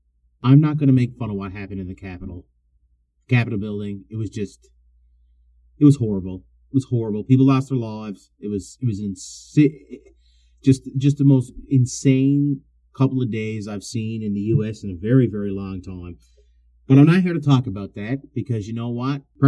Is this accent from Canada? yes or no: yes; Canada; And, you know, as a Canadian, we are your hat. We are just above you guys